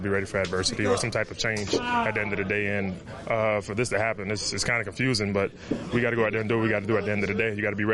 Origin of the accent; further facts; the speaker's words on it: Florida, United States; I'm from Florida, so I'm used to the sunshine, the rain, the thunderstorms, the tropical storms, the hurricanes.